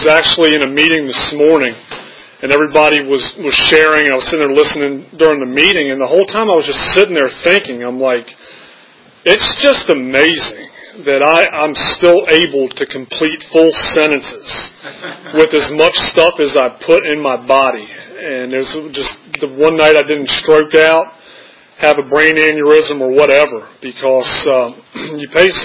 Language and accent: English; Charlottesville, Virginia, United States; I grew up in Charlottesville, and I went to Albemarle High School.